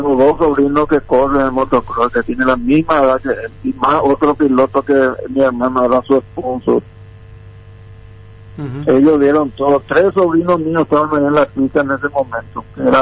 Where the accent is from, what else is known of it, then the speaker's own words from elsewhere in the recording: Pedro Juan Caballero, Amambay, Paraguay; Aquí de Pedro Juan.